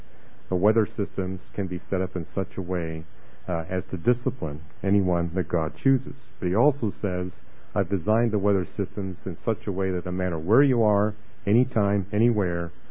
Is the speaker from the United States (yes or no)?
no; Canada; You know, I grew up in Canada, so I can remember these bears scooting around the ice trying to get the fish